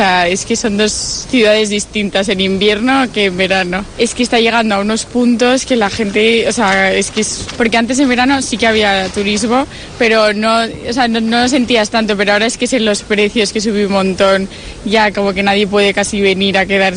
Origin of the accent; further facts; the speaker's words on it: Madrid, Community of Madrid, Spain; Y yo que vengo de Madrid, además